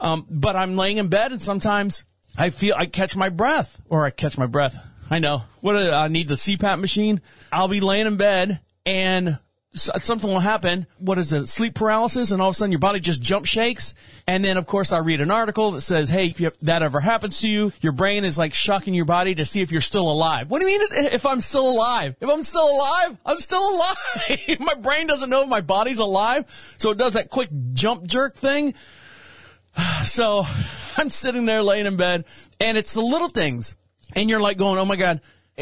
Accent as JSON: {"language": "English", "town": "Orlando", "region": "Florida", "country": "United States", "tie": "born or raised there", "said": "And then just recently in my hometown of Orlando, Florida, you had Bob Saget that just passed away in his sleep."}